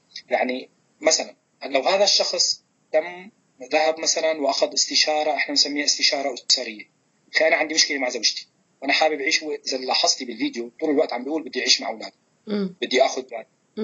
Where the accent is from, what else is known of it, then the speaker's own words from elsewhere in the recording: Syria; له علاقة فقط لأنه إحنا سوريين أو لأنه لاجئين